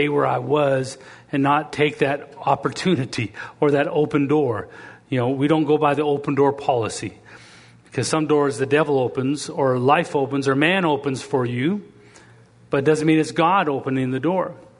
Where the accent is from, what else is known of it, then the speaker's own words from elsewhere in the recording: Canada; Being from Canada, I feel it's tr